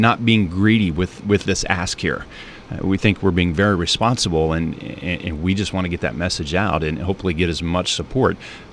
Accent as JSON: {"language": "English", "region": "Texas", "country": "United States", "said": "and being a Texan, I know people from Oklahoma say we hate hearing about Texas."}